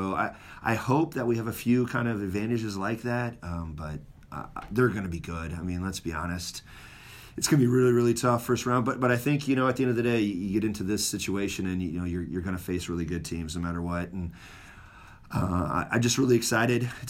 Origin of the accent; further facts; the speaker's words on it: Nebraska, United States; And because I was from Nebraska, and not a lot of Nebraska guys made ODP.